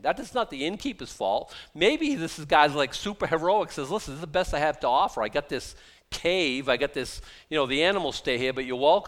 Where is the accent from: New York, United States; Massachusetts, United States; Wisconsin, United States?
Massachusetts, United States; Boston; if I went down to Boston, I'm from Boston, all you people, now everyone's upset with me